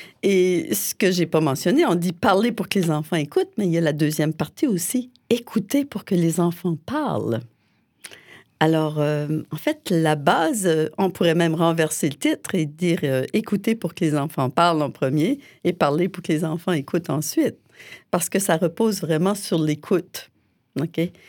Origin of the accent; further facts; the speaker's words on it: Canada; Moi, je suis canadienne et puis on est très proche des Américains.